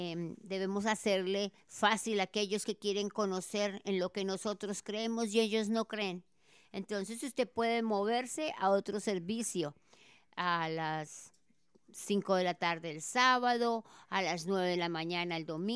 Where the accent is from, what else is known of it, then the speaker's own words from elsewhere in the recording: Bogotá, Colombia; born there; Yo nací en Bogotá, Colombia. Si usted escucha un poquito de acento, es porque es un acento del sur.